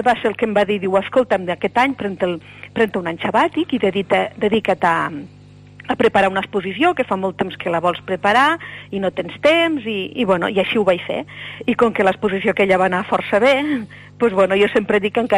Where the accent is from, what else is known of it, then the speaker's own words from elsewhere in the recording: Lleida, Catalonia, Spain; born there; A Lleida.